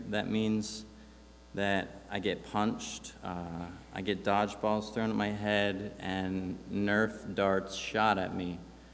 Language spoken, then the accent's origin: English; State College, Pennsylvania, United States; I was born and raised in Happy Valley State College, and the culture of Penn State football and everything that means was ingrained into me.